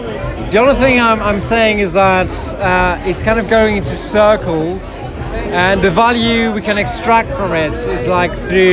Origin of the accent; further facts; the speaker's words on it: France; now in Finland; I'm from Finland, but I'm French.